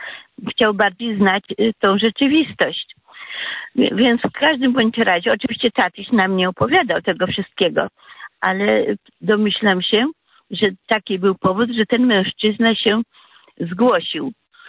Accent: Grodno Region, Belarus; now in Poland; gdy przyjechaliśmy z Kresów, z powiatu ośmiańskiego, w 1946 roku przyjechaliśmy do Polski jako repatrianci.

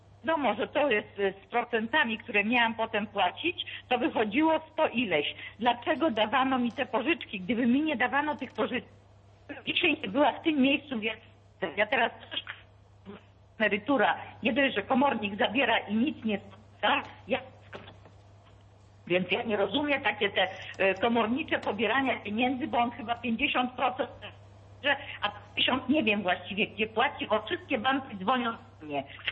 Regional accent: Gdańsk, Pomeranian Voivodeship, Poland; now in Germany; dzwonię teraz z Niemiec, ale ja jestem z Gdańska normalnie.

